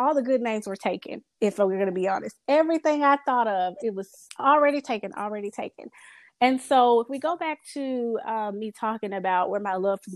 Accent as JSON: {"language": "English", "region": "California", "country": "United States", "tie": "born or raised there", "said": "that all probably comes from me growing up in California and having to travel so much to Mississippi over the summers."}